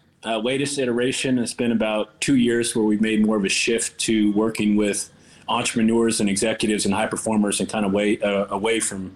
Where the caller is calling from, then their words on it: Miami, Florida, United States; Miami, Florida.